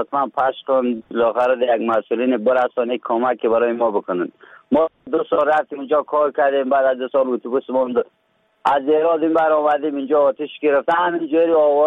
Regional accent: Afghanistan; ما از ولایت فاریاب هستیم. دو ماه پیش از ایران آمدیم.

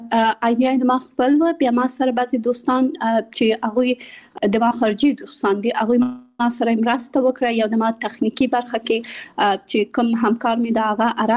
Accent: Kabul, Afghanistan; born there; also born or lived in Pakistan; د ملیحې اکادمي بنسټ ایښودونکی یم. زه په کابل کې زیږیدلی یم او خپل ابتدایي تعلیمات مې په پاکستان کې کړی او بیا ثانوي او بیرته پوهنتون مې په کابل کې ویلی ده.

